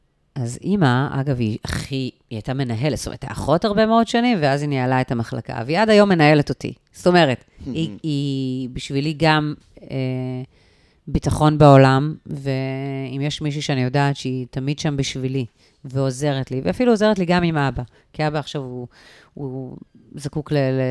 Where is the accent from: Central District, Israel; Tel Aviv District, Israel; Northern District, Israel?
Tel Aviv District, Israel; Tel Aviv; אני גדלתי ברמת אביב ג'